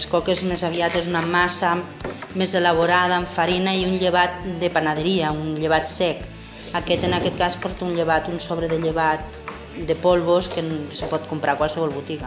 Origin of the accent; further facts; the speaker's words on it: Tarragona, Catalonia, Spain; bueno, soc de Tarragona, nascuda a Tarragona, i el que més m'agrada de la meva ciutat és el casc antic i la platja.